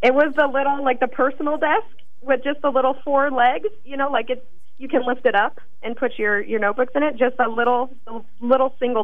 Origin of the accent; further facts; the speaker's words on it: Santa Maria, California, United States; Well, so I'm from California, Central Coast, California, and I think it was the 2003, the San Simeon earthquake. It was felt in my hometown of Santa Maria